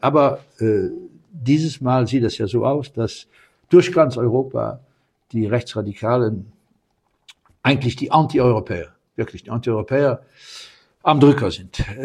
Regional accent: Luxembourg; German is a second language; Als Luxemburger zwischen den zwei, wir verstehen auch, wenn sich schrecklich aufgeregt wird in Deutschland

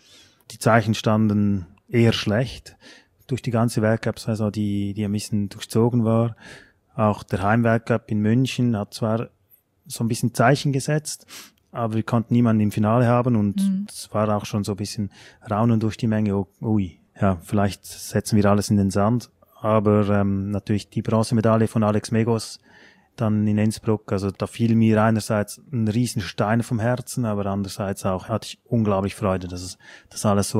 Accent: Switzerland; bei uns in der Schweiz ist es so, wenn man eine gewisse Position als Trainer hat

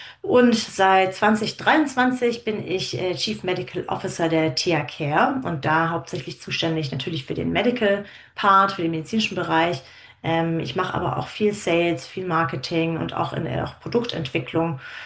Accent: Baden-Württemberg, Germany; ich komme aus einer oberschwäbischen Kleinstadt und mein Schwäbisch zählt nicht zu den Sprachen, mit denen ich aufgewachsen bin.

